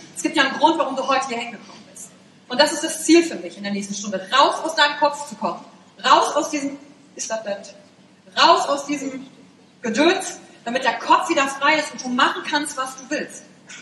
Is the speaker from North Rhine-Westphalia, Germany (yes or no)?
yes; Wülfrath, North Rhine-Westphalia, Germany; born there; Ich bin geboren in Wülfrath. Kennt das jemand? Ach, geil. Das liegt bei Mettmann, bei Wuppertal, bei Düsseldorf.